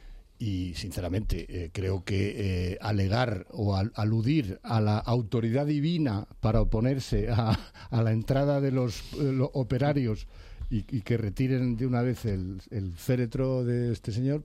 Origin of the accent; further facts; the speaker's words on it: Spain; En un país como el español, como España, en el que no tanto el ejercicio de la religión, porque al final tenemos la fama de ser muy católicos